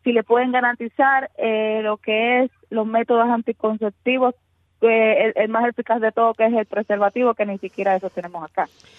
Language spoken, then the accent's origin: Spanish; Guantánamo, Cuba; soy nacida y criada aquí en Cuba, soy de la ciudad de Guantánamo, una de las provincias de Cuba donde es muy difícil desarrollarse como joven.